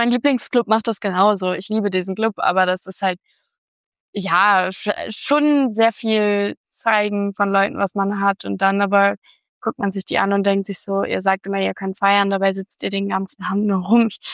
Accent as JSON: {"language": "German", "region": "Hamburg", "country": "Germany", "said": "Ich bin ja ein Hamburger Mädchen"}